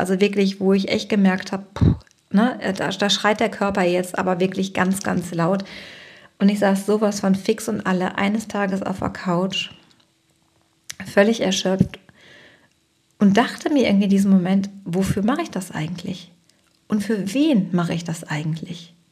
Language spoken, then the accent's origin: German; North Rhine-Westphalia, Germany; ich komme ja auch aus dem Ruhrpott.